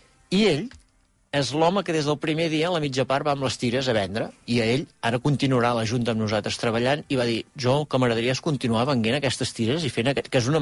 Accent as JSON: {"language": "Catalan", "town": "Arbúcies", "region": "Catalonia", "country": "Spain", "said": "que no en som conscients els d'Arbúcies"}